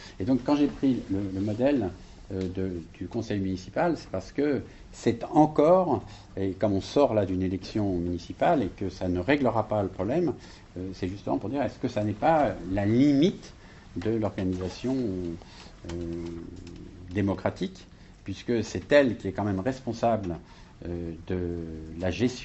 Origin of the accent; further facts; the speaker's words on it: France; parce que je suis français